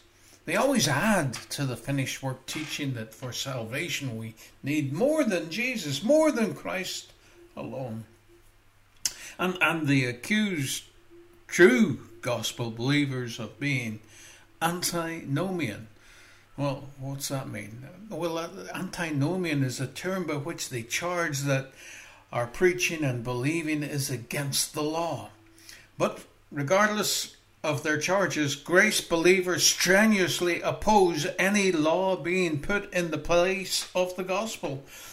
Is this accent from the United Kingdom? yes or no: yes; Maghera, Northern Ireland, United Kingdom; And when I grew up in Northern Ireland, in a wee place called Mahara, wee small place